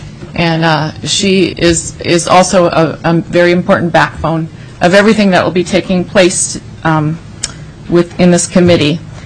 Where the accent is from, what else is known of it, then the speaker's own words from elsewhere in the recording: Palmer, Alaska, United States; also born or lived in Hoonah / Bethel / Fort Yukon / Seward; I am from Palmer. But prior to living in Palmer, when I first moved here as a teenager, I lived in Hoonah, in southeast Alaska. And then I also spent quite a bit of time out in the bush.